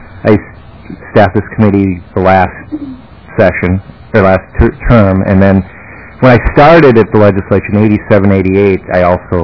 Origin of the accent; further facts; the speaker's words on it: Little Falls, Minnesota, United States; I grew up in Little Falls, and one summer I got a summer job filling the shelves up at the PX out at Camp Ripley.